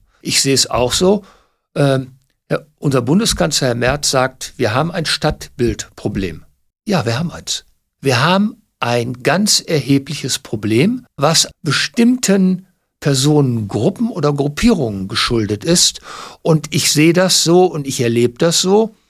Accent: Essen, North Rhine-Westphalia, Germany; born or raised there

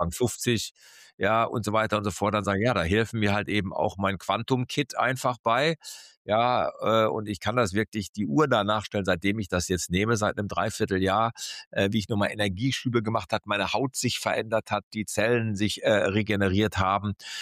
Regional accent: Essen, North Rhine-Westphalia, Germany; um es auf Deutsch mal zu sagen als Essener Junge

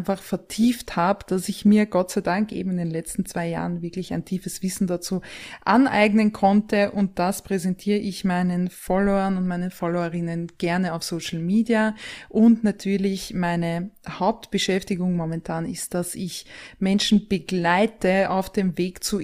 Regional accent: Vienna, Austria; ich komme ursprünglich aus Wien, da bin ich auch momentan noch wohnhaft. Also momentan im Alter zwischen 20 und 30

